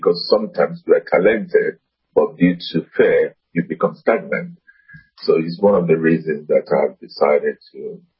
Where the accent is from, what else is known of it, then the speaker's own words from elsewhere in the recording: Nigeria; Well, I was brought up in Nigeria